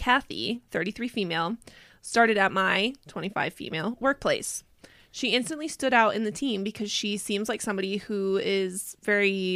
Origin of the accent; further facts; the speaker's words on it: Belgium; first language French; English is a second language; I was born and raised in Belgium, which has 3 national languages, French and Dutch, mm-hmm. which are my mother tongues and the most commonly spoken languages there, and German.